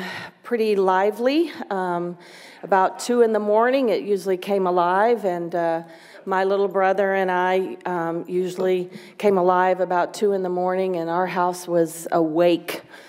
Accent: Lubbock, Texas, United States; now in Phoenix, United States; I'm from Texas. I am from Lubbock, Texas.

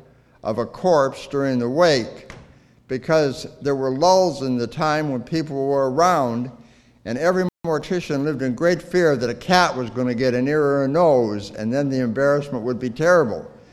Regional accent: Anaconda, Montana, United States; born there; I was born in Anaconda, Montana, Harlan, in 1934.

